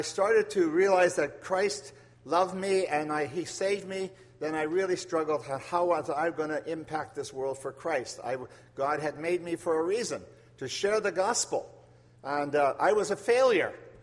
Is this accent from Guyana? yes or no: no; Lacombe, Alberta, Canada; because I come from Lacombe, Red Deer area